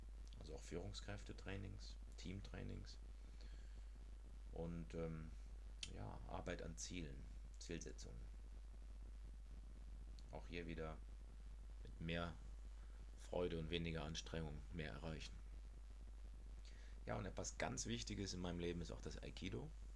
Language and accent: German; Southern Germany, Germany; moved away as an adult; now in Hamburg, Germany; Ich stamme aus Süddeutschland, lebe seit fast 20 Jahren in Hamburg, bin jetzt 44 Jahre alt